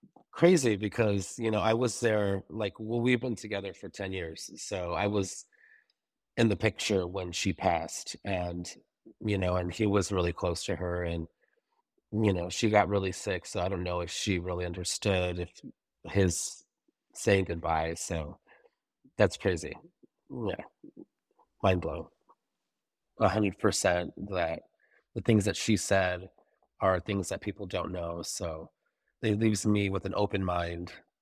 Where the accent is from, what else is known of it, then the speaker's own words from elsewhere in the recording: Menifee, California, United States; I'm from Menifee, California.